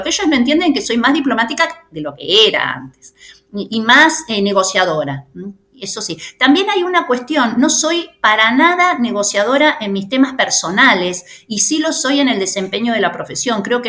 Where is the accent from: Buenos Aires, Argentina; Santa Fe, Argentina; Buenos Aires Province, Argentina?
Santa Fe, Argentina; Yo vengo de la provincia de Santa Fe.